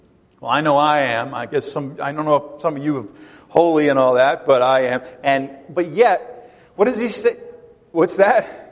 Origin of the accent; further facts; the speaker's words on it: Rhode Island, United States; when I was a kid growing up in Rhode Island, we would take vacations in the summer at times